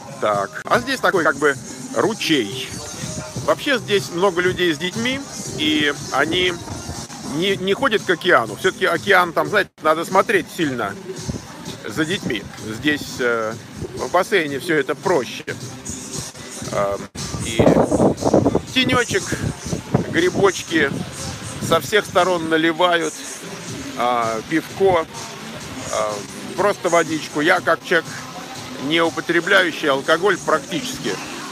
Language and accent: Russian; Moscow, Russia; Я родился на Войковской. Потом жили мы много лет в Лефортово. Потом мы жили в Хорошовом Невнике, улица Демьяна Бедного.